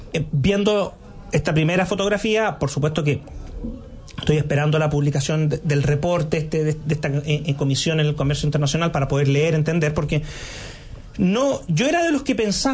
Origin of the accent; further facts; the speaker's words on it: Chile; hablando como abogado chileno